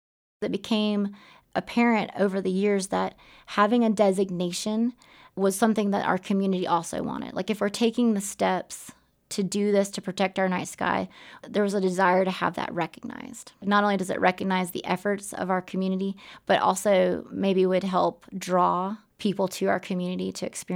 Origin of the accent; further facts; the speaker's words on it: Southeast, United States; So I grew up in the Southeast, and I had never experienced this kind of darkness.